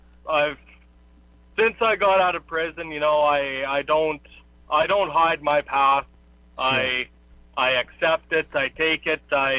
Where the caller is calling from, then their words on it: Canada; from... I'm up in Canada.